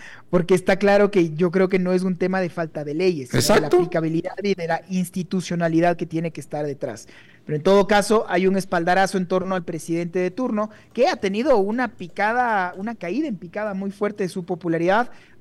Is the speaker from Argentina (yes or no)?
no; Ecuador; te lo digo como creyente ecuatoriano que quiere que mi país salga adelante.